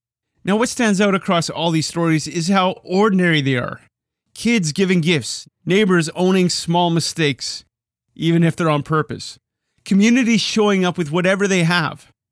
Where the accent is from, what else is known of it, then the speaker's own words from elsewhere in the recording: Winnipeg, Manitoba, Canada; In my hometown, Winnipeg, one neighbor took responsibility after firing up a snowblower a little too early in the morning.